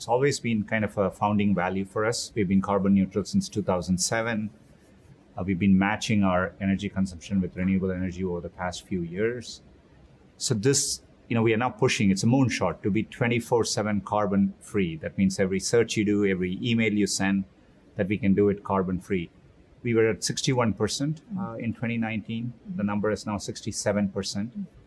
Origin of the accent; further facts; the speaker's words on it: Chennai, Tamil Nadu, India; I grew up in Chennai, India, and a big part of my childhood was, really pretty severe water scarcity.